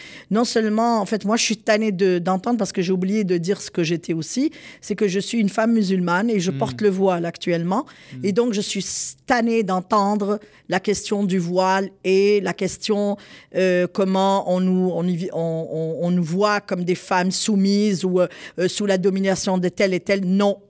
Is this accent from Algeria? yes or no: yes; Algeria; je suis originaire de l'Algérie.